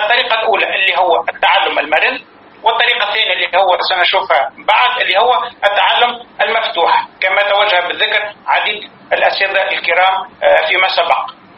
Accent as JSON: {"language": "Arabic", "country": "China", "said": "يعني نحن كما قلنا عندنا في الصين 300 مليون طالب"}